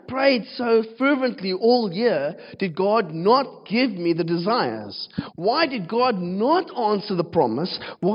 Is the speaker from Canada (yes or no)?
no; Cape Town, Western Cape, South Africa; I come from Cape Town. We work like this.